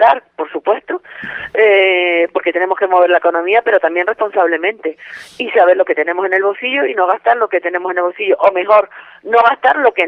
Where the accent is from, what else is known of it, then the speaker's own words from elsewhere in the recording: Canary Islands, Spain; nos quedamos como pueblo canario en este caso, sin señas de identidad